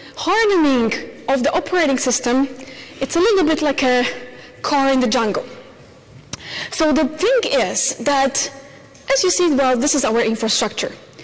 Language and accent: English; Poland; I am from Poland. As you see by my complex surname